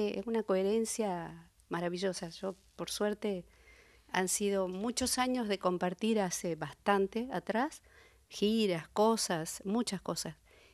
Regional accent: Spain; soy de Aries, además de española

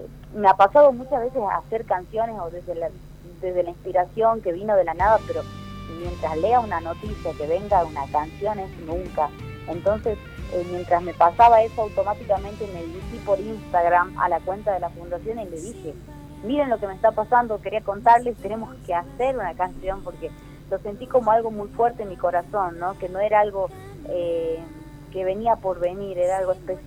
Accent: Salta, Argentina; soy salteña y desde muy chiquita como que me empezó a interesar

